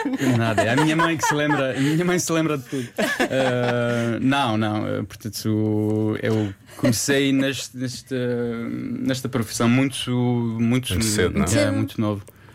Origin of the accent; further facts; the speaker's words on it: Paris, Île-de-France, France; Em Paris. Sim. Eu sou mesmo francês, os meus pais são portugueses